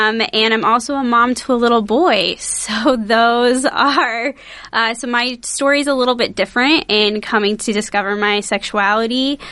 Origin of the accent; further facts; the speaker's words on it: Ames, Iowa, United States; I am from Ames. I grew up here